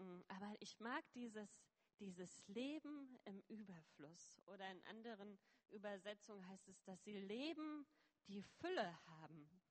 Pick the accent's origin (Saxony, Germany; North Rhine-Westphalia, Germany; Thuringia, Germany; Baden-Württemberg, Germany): North Rhine-Westphalia, Germany; Lüdenscheid; moved away as an adult; now in India; ich komme ursprünglich aus dem Sauerland, aus Lüdenscheid und ich bin mit 19 nach Indien gegangen